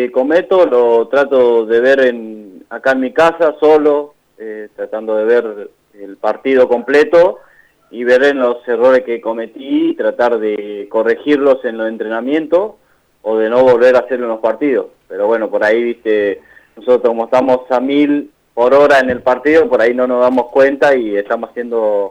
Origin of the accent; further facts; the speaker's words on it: Corrientes, Argentina; somos muchos correntinos